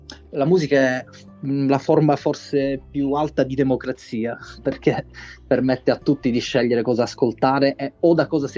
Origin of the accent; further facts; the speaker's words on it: Sicily, Italy; io vengo dal sud, vengo dalla Sicilia, quindi noi del sud abbiamo questa teatralità, secondo me, innata